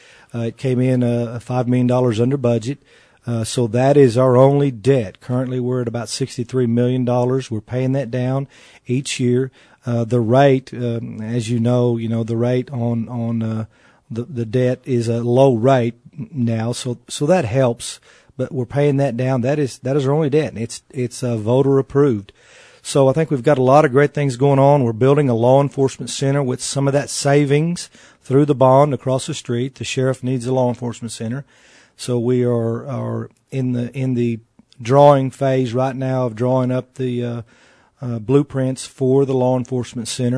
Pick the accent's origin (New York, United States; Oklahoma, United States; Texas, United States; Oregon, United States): Texas, United States; Born and raised in Lubbock County, lived here 52 years. Love the people here.